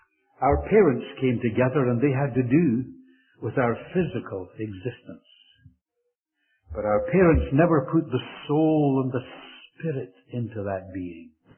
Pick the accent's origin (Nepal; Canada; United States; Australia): Canada; And I'm a Canadian, and I wish they would just leave him at rest.